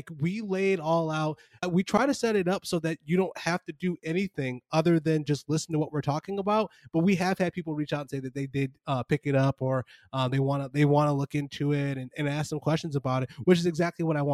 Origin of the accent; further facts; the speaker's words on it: Buffalo, New York, United States; Because just like when I go back home in Buffalo, I'm drinking beer from Buffalo.